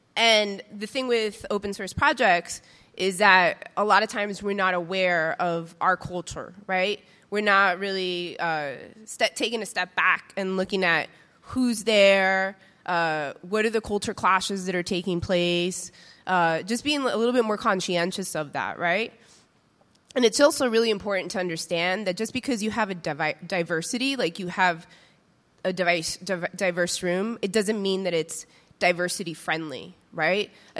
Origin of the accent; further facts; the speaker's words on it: Bronx, New York, United States; also born or lived in Yonkers; I'm a native New Yorker. I grew up in the Bronx and Yonkers.